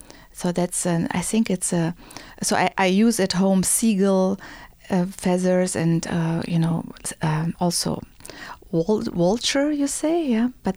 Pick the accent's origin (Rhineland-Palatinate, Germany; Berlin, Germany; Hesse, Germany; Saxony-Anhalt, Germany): Saxony-Anhalt, Germany; Magdeburg; In Germany, you have so many mandolin orchestras. I think over 400. And so one of those was in my hometown, Magdeburg